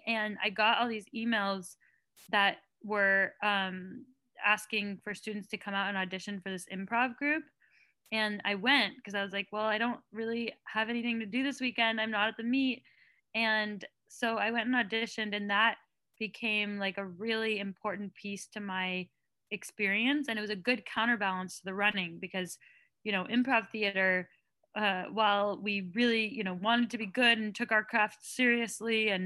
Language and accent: English; California, United States; You know, it was across the country. I grew up in the Bay Area, so it felt really different